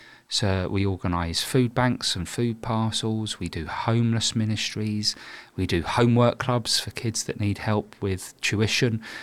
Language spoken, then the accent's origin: English; London, United Kingdom; Okay, so I grew up in North London, but all my family are from Wales.